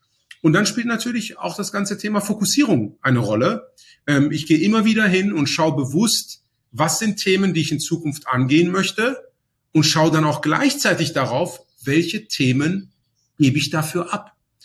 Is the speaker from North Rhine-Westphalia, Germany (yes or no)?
yes; Aachen, North Rhine-Westphalia, Germany; now in Cologne, Germany; Ich bin jetzt ursprünglich in Aachen aufgewachsen.